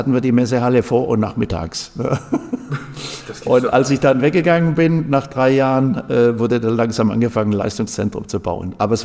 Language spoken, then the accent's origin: German; Nagold, Baden-Württemberg, Germany; ich komme eigentlich aus Nagold, im Schwarzwald